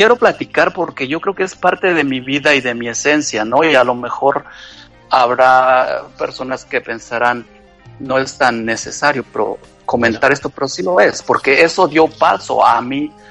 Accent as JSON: {"language": "Spanish", "region": "Mexico City", "country": "Mexico", "tie": "born or raised there", "moved": "as an adult", "lives_now": "New York, United States", "said": "Yo nací y me crié en México, Distrito Federal."}